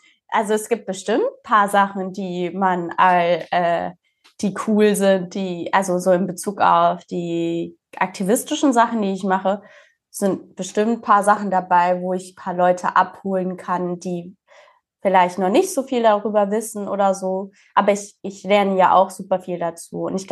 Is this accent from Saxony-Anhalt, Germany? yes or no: no; Wiesbaden, Hesse, Germany; also born or lived in Gießen; now in Berlin, Germany; ich komme eigentlich aus Wiesbaden. Also ich sage immer, ich komme aus Wiesbaden, aber ich bin sehr, sehr oft umgezogen. Ich bin in Gießen geboren, bin voll oft, sehr, viel zu oft umgezogen in meinem Leben und dementsprechend die längste Stadt, in der ich gewohnt habe, ist Wiesbaden.